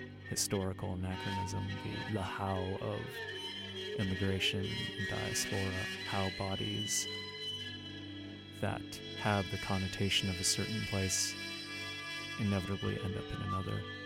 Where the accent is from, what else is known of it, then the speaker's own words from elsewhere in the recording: Vancouver, British Columbia, Canada; growing up in Vancouver, sort of ambiguous understanding of my Chinese heritage